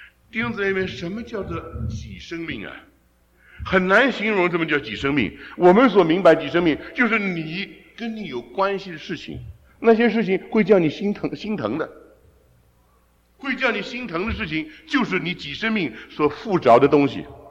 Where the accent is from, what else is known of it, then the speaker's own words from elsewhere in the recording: Taiwan; 我们小时候在台湾的时候